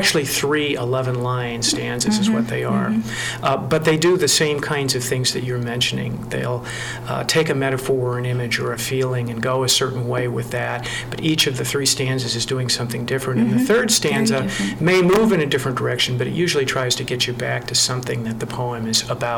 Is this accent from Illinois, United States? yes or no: yes; Chicago, Illinois, United States; also born or lived in Iowa City; I grew up in Chicago, so I'm a Great Lakes baby, so to speak.